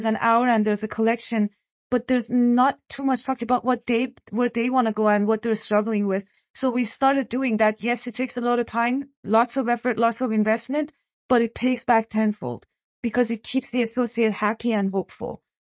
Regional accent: Iran; English is a second language; I grew up in war myself. I'm from Iran.

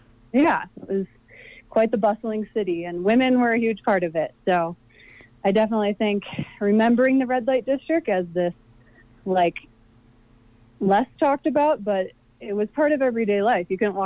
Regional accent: Midwest, United States; I didn't grow up in Colorado, I grew up in the Midwest

